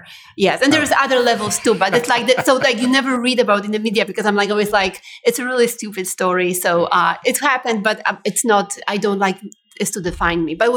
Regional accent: Poland; a very immoral system that I grew up in Poland.

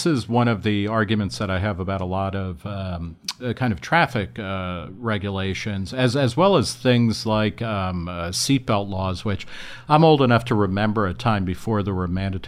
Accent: New Jersey, United States; at least growing up in New Jersey

